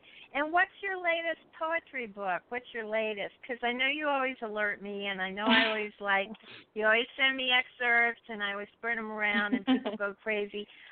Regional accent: the South, United States; I'm from the South, and we always celebrate Christmas in July. Now, the funny part is, even though I remember that being celebrated when I was growing up, I never got any presents.

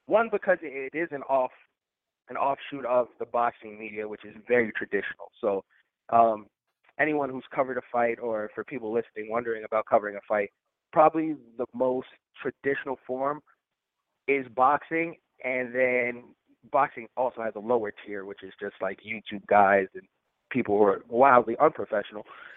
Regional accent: New York City, New York, United States; Well, I mean, I was born and raised in New York City. So New York City's 90s hip hop culture, my whole family was like kind of immersed in it.

